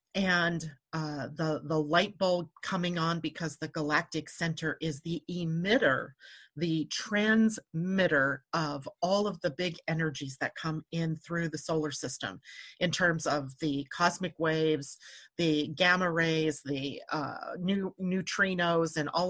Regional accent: California, United States; moved away as an adult; now in San Antonio, United States; I was transferred from SoCal, where, you know, the summers were warm, but I lived on the coast, so we always had warm breezes, and I didn't notice growing up as a child that it was hot.

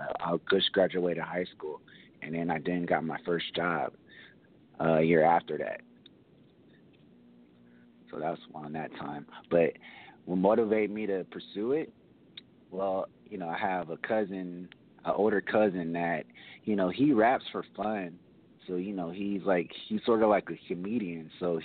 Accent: Rodeo, California, United States; I'm from a little town in California called Rodeo. It's like a small town in East Bay. And I still stay in the East Bay.

